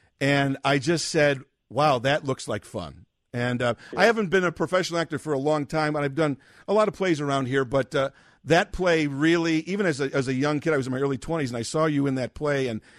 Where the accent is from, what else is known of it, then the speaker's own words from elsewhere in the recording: Chicago, Illinois, United States; I grew up on the Northwest Side about 5 miles from Wrigley, right off of Addison.